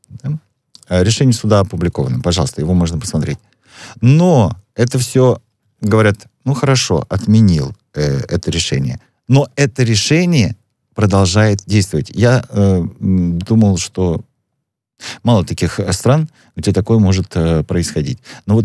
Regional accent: Ukraine; Я как украинец вообще не переживаю по этому поводу.

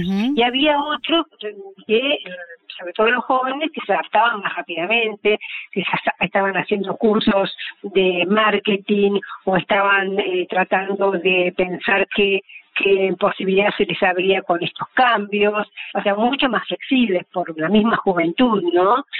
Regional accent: Argentina; transmitirlo a la otra punta del mundo, como es Argentina, en la América del Sur, que somos tan distintos

